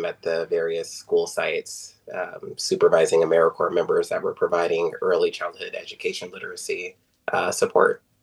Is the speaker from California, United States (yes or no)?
yes; Fairfield, California, United States; Yeah, so I'm actually from Solano County, so I spent a lot of time in Sonoma County, specifically Guerneville, vacationing with family as a kid, and fell in love with the area.